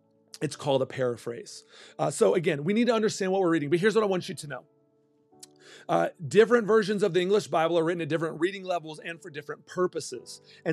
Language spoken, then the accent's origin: English; Texas, United States; I grew up in Texas and we spoke Spanish a little bit